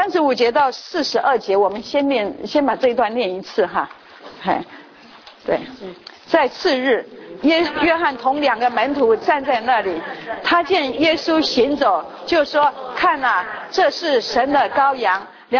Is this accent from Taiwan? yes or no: yes; Taiwan; 就譬如说我们从台湾来的人